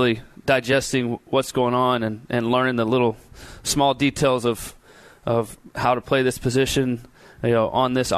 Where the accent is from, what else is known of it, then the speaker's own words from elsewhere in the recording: Texas, United States; But again, I'm from Texas.